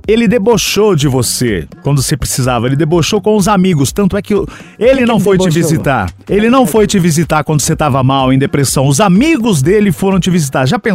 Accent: Belo Horizonte, Minas Gerais, Brazil; 25 anos, sou de BH.

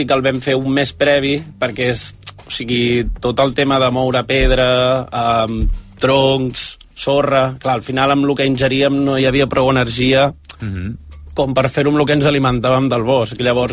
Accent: Mosqueroles, Catalonia, Spain; som de Mosqueroles, concretament del restaurant Can Net, de Mosqueroles

